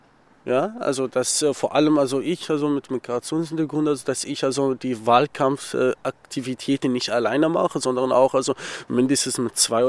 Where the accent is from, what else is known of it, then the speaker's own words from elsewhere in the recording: Syria; German is a second language; now in Magdeburg, Germany; Ich komme ursprünglich aus Syrien. Fühle ich mich mittlerweile als Magdeburger